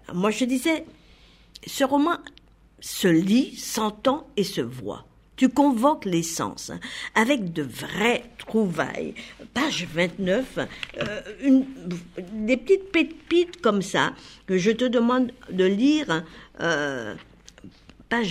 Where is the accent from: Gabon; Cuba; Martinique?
Martinique; cette mentalité insulaire que je trouve aussi bien chez moi en Martinique qu'à La Réunion.